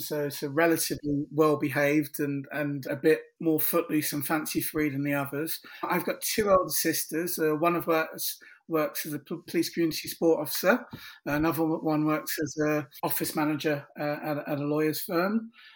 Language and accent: English; London, United Kingdom; I grew up in inner city London. I was originally born and bred in New Cross, South East London. I was told only on Wednesday afternoon that I don't sound like I'm from New Cross. Well, I can assure you, I grew up in the middle of a council estate.